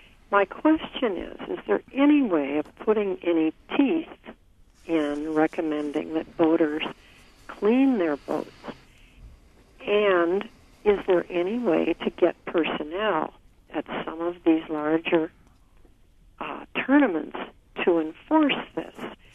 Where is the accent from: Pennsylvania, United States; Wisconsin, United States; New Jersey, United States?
Wisconsin, United States; Fond du Lac; And recently there was a fishing tournament held here. I am from Fond du Lac.